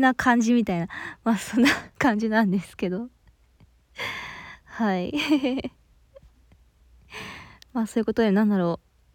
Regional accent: Kansai, Japan; はい、で出身地は関西の方ですね。

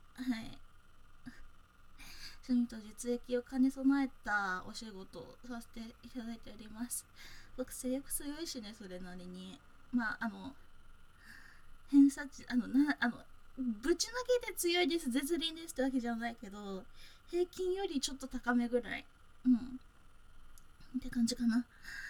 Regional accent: South Kanto, Japan; 出身は南関東です。

